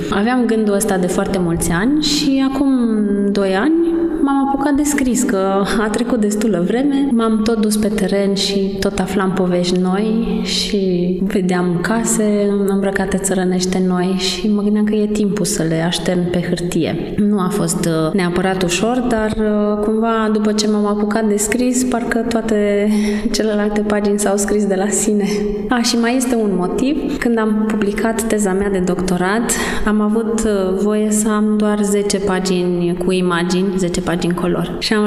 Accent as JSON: {"language": "Romanian", "town": "Baia Mare", "region": "Maramureș County", "country": "Romania", "tie": "born there", "said": "și sunt cercetător la Muzeul Țăranului Român din București, dar deloc sunt născută în Maramureș, în Baia Mare. Vin din Maramureș."}